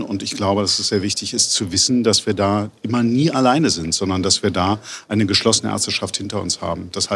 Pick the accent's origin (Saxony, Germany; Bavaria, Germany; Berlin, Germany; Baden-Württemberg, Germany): Berlin, Germany; Ich komme aus Berlin